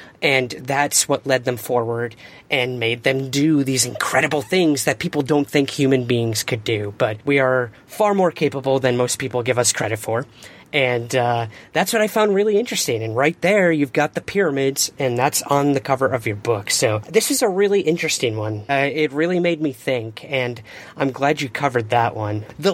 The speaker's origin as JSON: {"language": "English", "town": "Syracuse", "region": "New York", "country": "United States", "tie": "born or raised there", "said": "I actually went to see … one summer in my hometown of Syracuse, New York."}